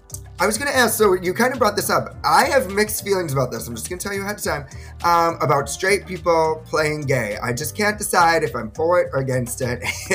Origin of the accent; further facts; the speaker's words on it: Saukville, Wisconsin, United States; now in Los Angeles, United States; I grew up in Saukville, Wisconsin, so, you know, like the middle of nowhere. I'm happy to be in LA.